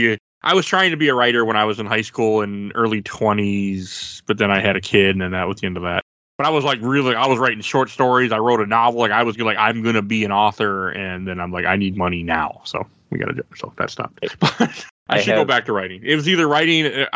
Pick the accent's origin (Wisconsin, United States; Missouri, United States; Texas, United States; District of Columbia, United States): Wisconsin, United States; Milwaukee; moved away as an adult; now in Twin Cities, United States; Like me, I'm from Milwaukee, Wisconsin. At 18, I moved up to, I mean, not that far, but I moved to the Twin Cities in Minnesota.